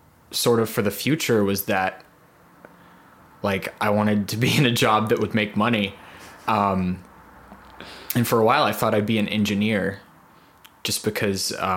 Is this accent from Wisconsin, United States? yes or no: no; Mississippi, United States; I grew up in Mississippi, and how I ended up at SCAD, well, Mississippi is a very underserved sort of area